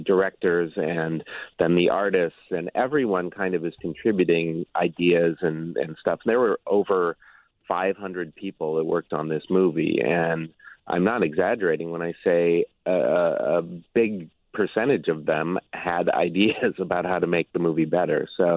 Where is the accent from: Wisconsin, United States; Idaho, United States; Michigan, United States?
Wisconsin, United States; Neenah; I'm not. I'm from Neenah, Wisconsin.